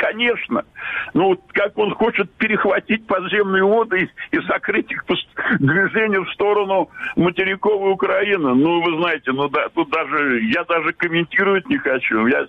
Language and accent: Russian; Belarus; мы, блин, белорусы